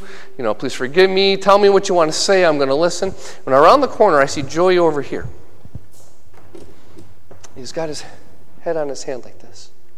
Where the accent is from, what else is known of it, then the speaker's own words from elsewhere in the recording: Union Springs, United States; Now, keep in mind, this is happening in Tennessee. I grew up in Union Springs. I don't know this guy.